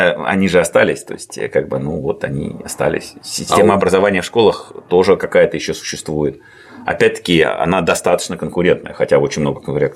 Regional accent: Saint Petersburg, Russia; born there; Ну, так получилось, я родился в России, в частности, в Питере, недалеко отсюда, вот, и учился в России

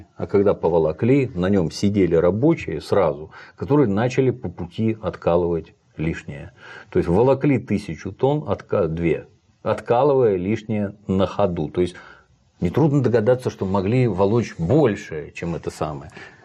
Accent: Saint Petersburg, Russia; Возник у меня интерес к медному всаднику. Это все-таки у нас самая знаковая, так сказать, скульптура в родном городе.

